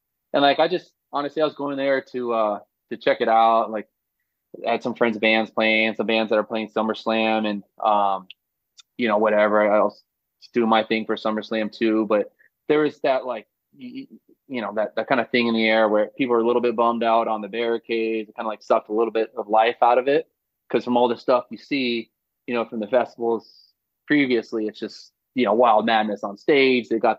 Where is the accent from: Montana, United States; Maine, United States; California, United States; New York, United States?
California, United States; San Diego; also born or lived in Boston; I was born in Boston in 1984. Shortly after I was born, my mom split off and with my dad and remarried and moved to San Diego. But until I was 13, I was like a East Coast, West Coast kid.